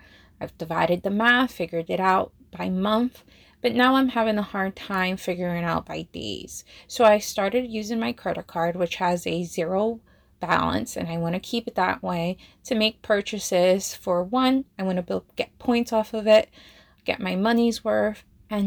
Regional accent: Plainfield, New Jersey, United States; I'm from Plainfield, New Jersey.

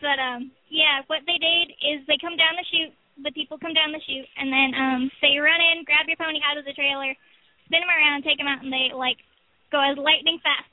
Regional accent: Fallbrook, California, United States; I'm from Fallbrook Pony Club in North San Diego County.

